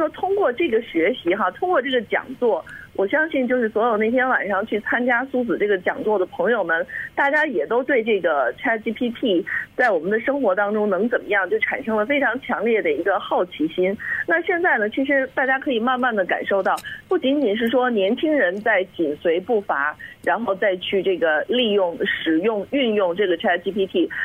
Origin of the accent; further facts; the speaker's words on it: China; 我是中国人，我希望是有中国风格的菜谱